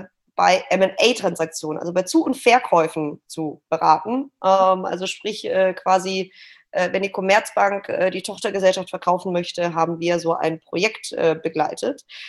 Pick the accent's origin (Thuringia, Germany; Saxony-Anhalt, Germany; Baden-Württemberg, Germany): Baden-Württemberg, Germany; Stuttgart; born there; now in Hamburg, Germany; sitze gerade in meiner Wohnung in der Hafen City in Hamburg. Ich bin gebürtige Stuttgarterin, lebe seit 3 Jahren hier in Hamburg